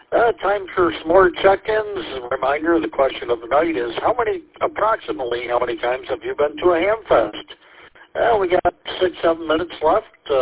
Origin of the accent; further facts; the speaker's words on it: Hobbs, New Mexico, United States; from Hobbs, New Mexico.